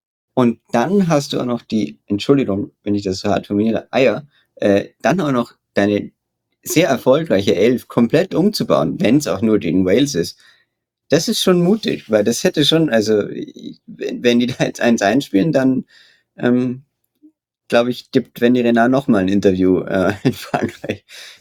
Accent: Austria; Also das blutet mir natürlich als Österreicher das Herz

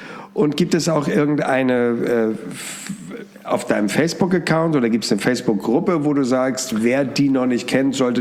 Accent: Hamburg, Germany; ich komme aus Hamburg

